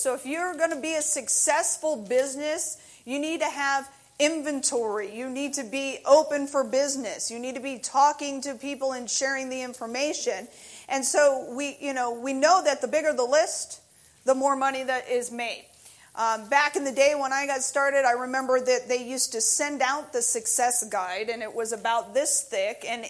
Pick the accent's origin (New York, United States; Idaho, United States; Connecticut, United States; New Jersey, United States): New York, United States; because I am originally from New York.